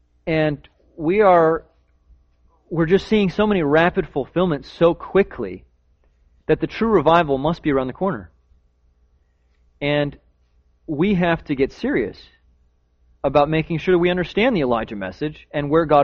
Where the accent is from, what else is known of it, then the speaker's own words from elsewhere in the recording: United States; My dad used to, you know, he escaped from socialist Romania. I'm very happy I'm American.